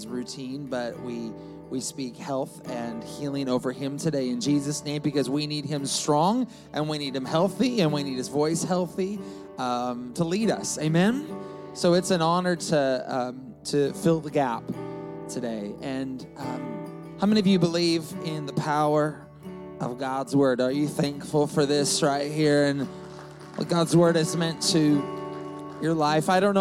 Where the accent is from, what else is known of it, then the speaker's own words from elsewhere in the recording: Seattle, Washington, United States; I'm from the Seattle area, born and raised in the same church my whole life.